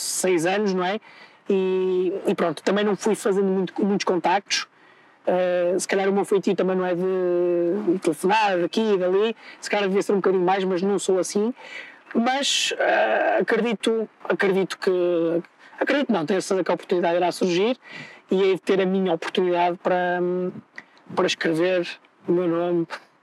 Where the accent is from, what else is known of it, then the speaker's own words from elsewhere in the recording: Porto, Norte, Portugal; Eu vivo no Porto, sou do Porto, vivo em Matosinhos, que é uma sala lá do Porto